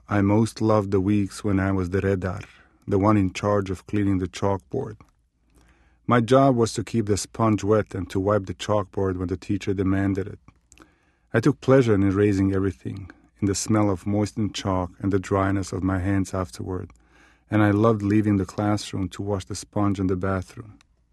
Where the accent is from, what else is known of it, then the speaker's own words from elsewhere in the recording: Bosnia & Herzegovina; moved away as an adult; now in United States; I found myself here because of the Bosnian War. I was born and raised in Bosnia and came to the United States for a short visit.